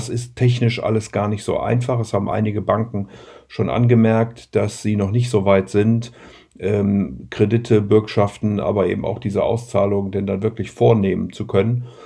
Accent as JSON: {"language": "German", "region": "Rhineland", "country": "Germany", "said": "und bin ja Rheinländer und möchte deswegen auch immer den Menschen ein bisschen Hoffnung am Ende geben"}